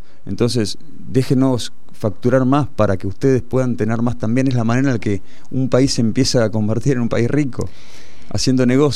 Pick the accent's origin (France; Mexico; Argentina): Argentina; todo lo que somos los argentinos, un papa, todo lo que somos los argentinos